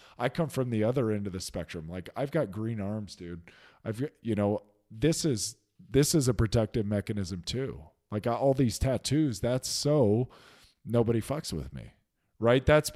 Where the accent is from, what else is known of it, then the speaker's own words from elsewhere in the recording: Shreveport, Louisiana, United States; I was from Shreveport, Louisiana. I was like, I'm from the port.